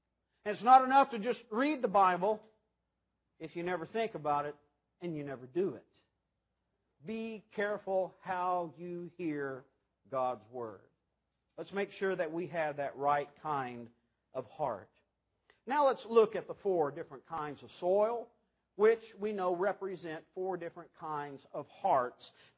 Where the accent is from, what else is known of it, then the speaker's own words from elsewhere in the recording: Arkansas, United States; When we had a garden when I was growing up in Arkansas, I think the only thing that we grew successfully was rocks.